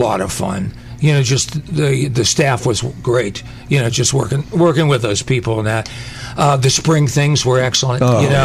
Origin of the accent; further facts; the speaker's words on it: Ohio, United States; now in Poland; And I'm in Poland now. I live in Poland now. So, but yeah, Majorie's my hometown.